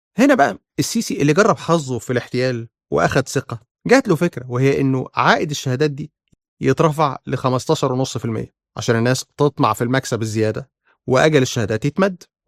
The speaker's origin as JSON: {"language": "Arabic", "country": "Egypt", "said": "لأن لو كنا احنا كمصريين متكتفين وما نقدرش نتكلم"}